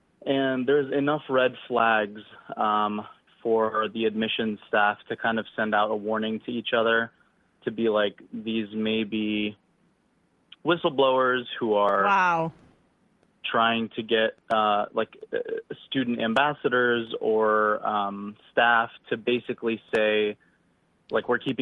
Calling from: Ohio, United States; from Ohio.

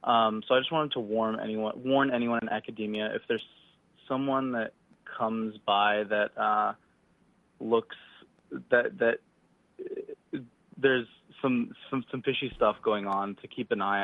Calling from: Ohio, United States; from Ohio.

